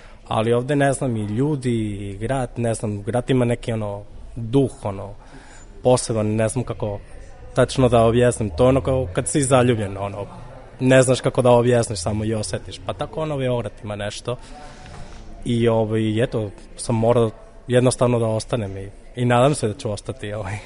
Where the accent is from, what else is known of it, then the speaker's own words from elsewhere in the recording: Barcelona, Catalonia, Spain; Serbian is a second language; moved away as an adult; now in Belgrade, Serbia; živim u Beogradu već 10 i po godina, manje više, skoro 11. A ja sam iz Barcelone